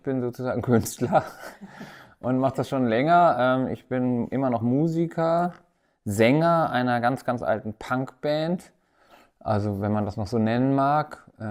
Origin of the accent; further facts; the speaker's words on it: Timmendorfer Strand, Schleswig-Holstein, Germany; Aber ich komme ja hier aus der Gegend, aus Timmendorfer Strand, und habe hier auch angefangen und habe hier auch meine erste kleine Band gehabt.